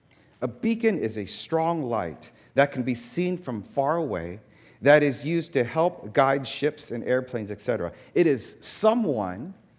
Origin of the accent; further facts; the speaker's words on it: East Coast, United States; Growing up on the East Coast, we had these things called lightning bugs